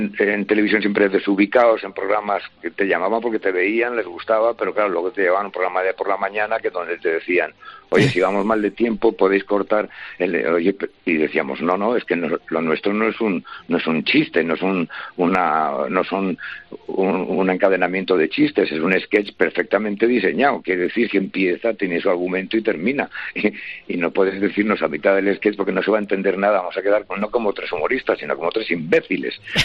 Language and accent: Spanish; Madrid, Community of Madrid, Spain; Yo siempre he dicho que soy, y lo seguiré diciendo hasta que me muera, que soy un aragonés que accidentalmente se crió en Madrid.